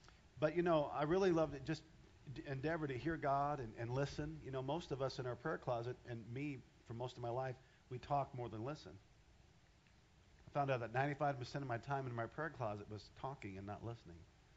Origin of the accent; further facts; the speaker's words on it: Iowa, United States; You know, I remember when I grew up in Iowa, we used to never lock our doors.